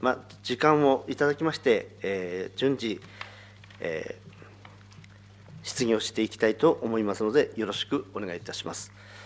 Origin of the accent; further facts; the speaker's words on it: Rikubetsu, Hokkaido, Japan; 私は陸別で生まれまして、生涯ふるさとで陸別で